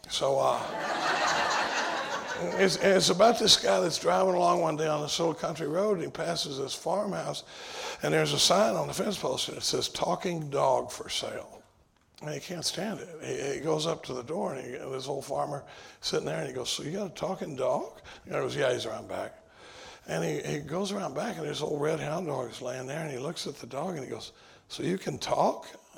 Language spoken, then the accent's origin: English; Dallas, Texas, United States; now in Austin, United States; But I come from Dallas. I live in Austin now. I've been in Austin since 1977.